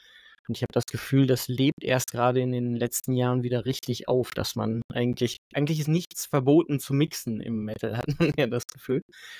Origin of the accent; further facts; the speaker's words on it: Lower Saxony, Germany; aus meiner ehemaligen Heimat, oder ich bin da in der Nähe aufgewachsen, von Göttingen